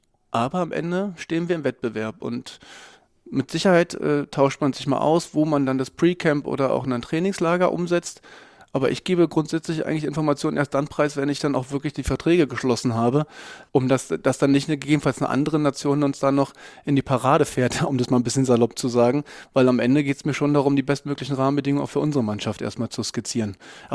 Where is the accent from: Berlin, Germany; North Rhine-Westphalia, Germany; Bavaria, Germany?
Berlin, Germany; ich bin ein Kind des Ostens, bin in Berlin groß geworden